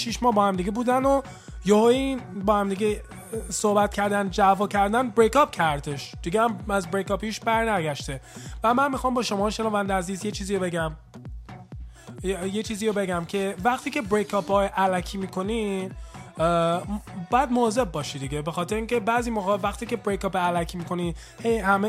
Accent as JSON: {"language": "Persian", "country": "United States", "tie": "born or raised there", "second_language": "Persian", "said": "خود منم که دورگه هستم. یعنی چی؟ یعنی پدرم ایرونیه، مادرم هم آمریکاییه، تو آمریکا هم بزرگ شدم. به خاطر همینه که لهجه دارم. اگر مثلا فارسی صحبت میکنم با لهجه صحبت میکنم."}